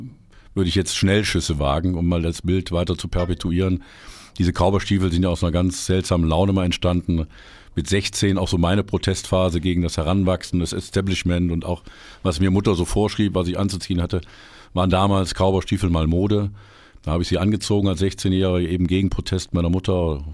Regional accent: Aachen, North Rhine-Westphalia, Germany; born there; now in Erfurt, Germany; ich lebe jetzt seit 22 Jahren in Erfurt, aber ich bin in Aachen geboren. Und Aachen ist als rheinländische Hochburg ja karnevalsverseucht, sage ich mal ganz vorsichtig.

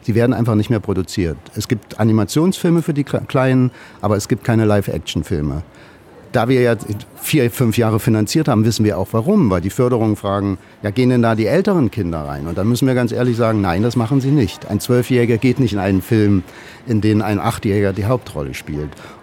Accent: Naumburg, Saxony-Anhalt, Germany; born there; Ich war gerade in Naumburg, in meiner Geburtsstadt

